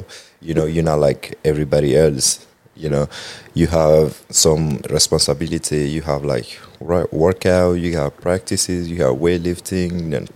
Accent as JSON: {"language": "English", "country": "Mali", "said": "I'm from West Africa, Mali. Yeah, student athlete at ISU. Play basketball here. Been here for like 5 years now."}